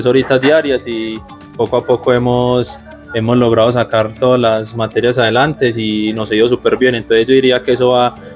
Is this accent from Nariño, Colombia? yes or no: no; Sonsón, Antioquia, Colombia; yo soy del municipio de Sonsón, soy campesino del municipio de Sonsón